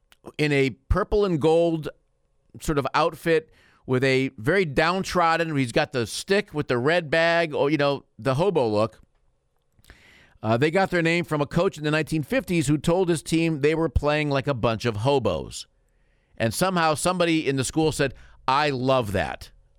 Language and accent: English; Illinois, United States; And I'm from Illinois. I don't know where this is at.